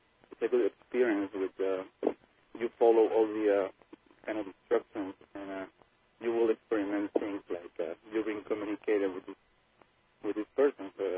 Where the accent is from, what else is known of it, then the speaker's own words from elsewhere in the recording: Peru; English is a second language; you will excuse my English. I come from Peru